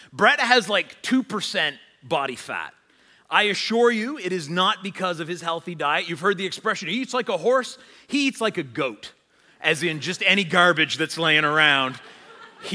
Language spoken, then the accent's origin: English; Sussex, New Brunswick, Canada; By the way, I am a hick from Sussex.